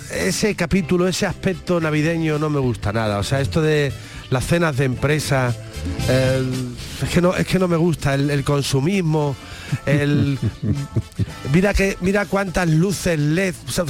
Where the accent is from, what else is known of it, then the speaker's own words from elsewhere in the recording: Jerez de la Frontera, Andalusia, Spain; Yo soy de Jerez, además, imagínate los millones de personas que vienen a disfrutar de la zambomba